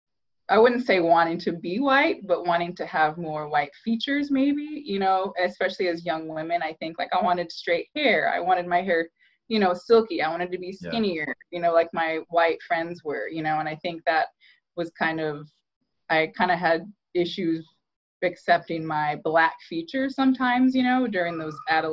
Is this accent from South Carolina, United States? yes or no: no; Iowa, United States; I feel like when I tell people I'm from Iowa, they assume that I was one of the only few Black people